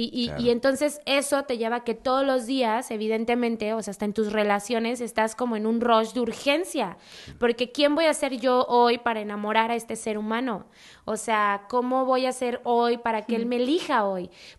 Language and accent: Spanish; Mexico City, Mexico; Yo soy de Ciudad de México y yo no soy de gente de varo, o sea, mi familia no era gente de varo.